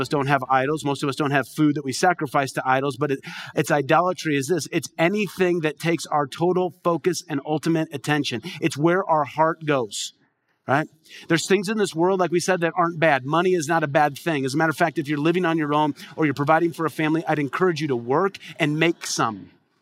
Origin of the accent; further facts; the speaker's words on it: Midwest, United States; I grew up in the Midwest. That's how people in the Midwest think.